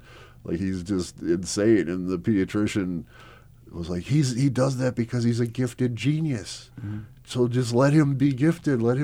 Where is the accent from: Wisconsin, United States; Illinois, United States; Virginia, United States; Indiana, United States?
Wisconsin, United States; Milwaukee; born there; So I was born in Milwaukee, Wisconsin. At the time I was born, my parents owned a bar that actually used to be a speakeasy back in Prohibition days, and it was creatively entitled The Speakeasy. And we lived there for a year, and then my parents bought a house in a suburb of Milwaukee